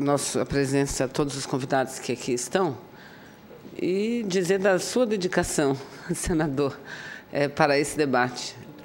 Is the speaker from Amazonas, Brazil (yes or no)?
yes; Amazonas, Brazil; E eu sou lá do Amazonas, lá onde nós acabamos de bater o recorde, né?